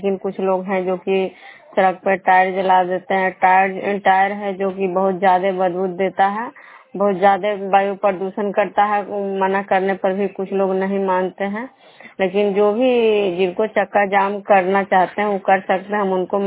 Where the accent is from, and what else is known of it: Bihar, India